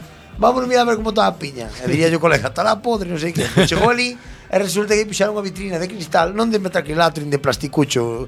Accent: Basque Country, Spain; Somos vascos, joder.

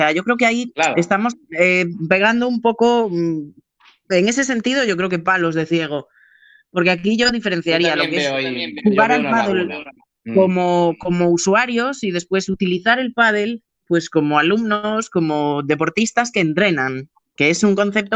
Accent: Spain; a los españoles en general nos va a costar, porque como buenos latinos somos, sí, muy de tocar, muy de saludarnos, de abrazarnos, de besarnos.

